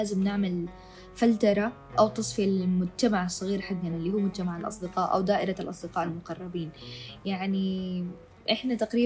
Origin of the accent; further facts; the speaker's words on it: Sudan; أنا بشوف إنه إحنا كسودانيين يعني هم بيشوفوها هي كصفة حميدة